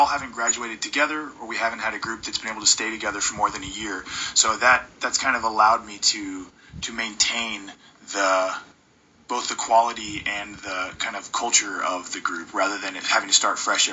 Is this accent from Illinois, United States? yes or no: no; San Antonio, Texas, United States; We're from San Antonio. You go down to the Riverwalk and you hear mariachis playing.